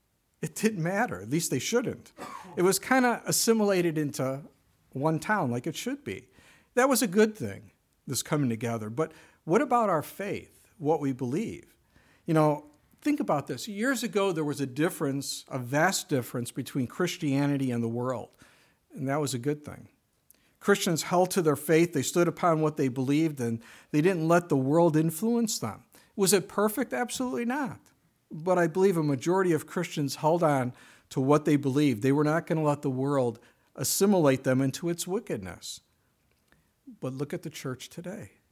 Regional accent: Chicago, Illinois, United States; born or raised there

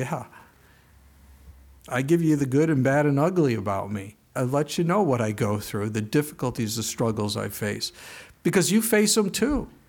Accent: the South, United States; Well, I'm a Southerner, but that's not a comfort, my friend.

